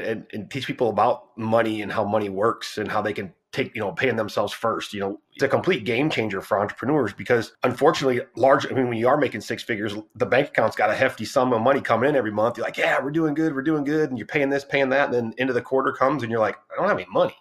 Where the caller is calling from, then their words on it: Fort Worth, Texas, United States; Fort Worth, Texas.